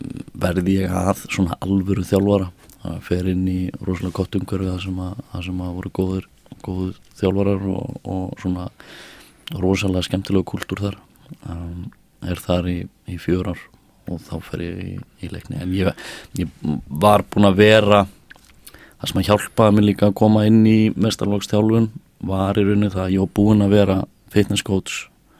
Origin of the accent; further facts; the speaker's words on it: Kópavogur, Capital Region, Iceland; annars er ég hérna uppalinn í Kópavoginum